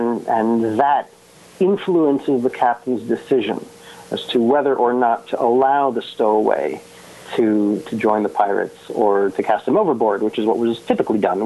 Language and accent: English; Massachusetts, United States; I grew up outside of the Jewish community, sort of. I went to Jewish day schools, but most of my friends lived in Brookline and Newton and Sharon, the major, you know, some of the major Jewish communities in Massachusetts.